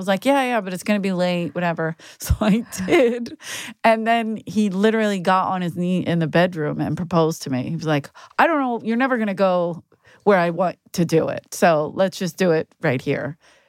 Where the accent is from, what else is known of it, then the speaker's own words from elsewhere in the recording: Philadelphia, Pennsylvania, United States; I'm from South Philadelphia.